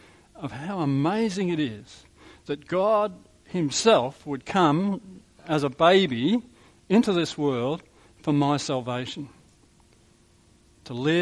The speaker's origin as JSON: {"language": "English", "town": "Melbourne", "region": "Victoria", "country": "Australia", "tie": "born or raised there", "said": "When I was a child growing up in Melbourne"}